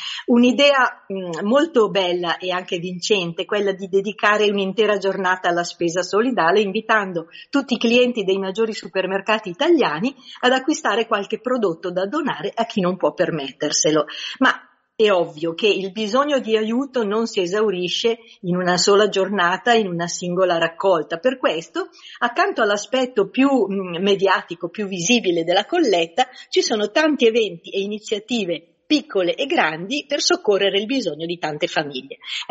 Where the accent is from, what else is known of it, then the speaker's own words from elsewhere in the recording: Varese, Lombardy, Italy; Innanzitutto parliamo di Varese, siamo di Varese